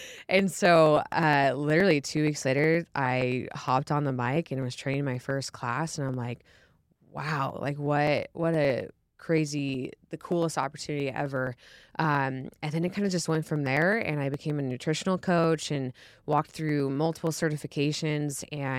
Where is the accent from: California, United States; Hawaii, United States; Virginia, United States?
California, United States; Yeah, about myself, I come from Northern California.